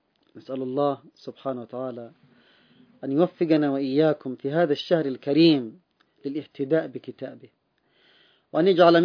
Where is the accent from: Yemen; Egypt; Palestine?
Yemen; حتى عندنا في اليمن المقومات الاقتصادية ضخمة